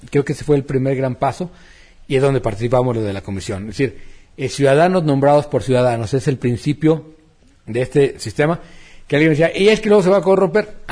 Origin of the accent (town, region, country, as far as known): Mexico